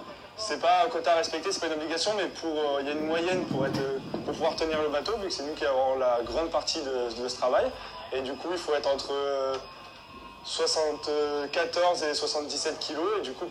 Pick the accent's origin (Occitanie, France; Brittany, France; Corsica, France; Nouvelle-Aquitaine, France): Corsica, France; Normalement, je suis d'origine de Corse.